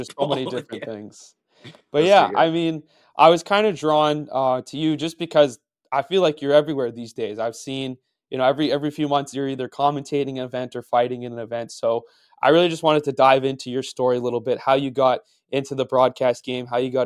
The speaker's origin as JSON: {"language": "English", "country": "Canada", "said": "as a Canadian, I've kind of just locked in America's favorite pastime as my content."}